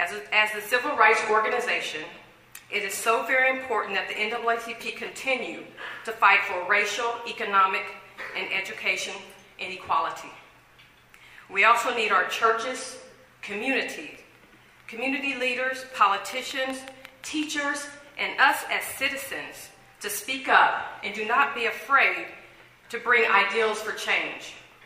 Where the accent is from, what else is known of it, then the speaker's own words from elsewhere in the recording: Jacksonville, Florida, United States; I grew up right here in Jacksonville, in this great community, and I still have a lot of family and friends that are still here.